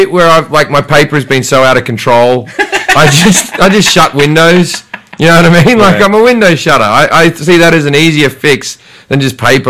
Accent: Australia; accent: Australian; The wrong way to say it in my accent. I just think it was me speaking like a tard. I don't think it was anything to do with being Australian.

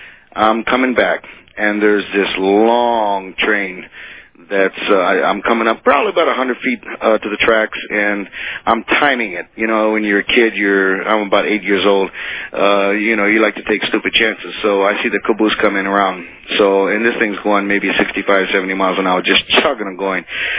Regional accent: Japan; now in Hawaii, United States; from calling from Hawaii. And as a child, I was raised in Japan as a missionary kid. And we lived about a quarter mile from the railroad tracks.

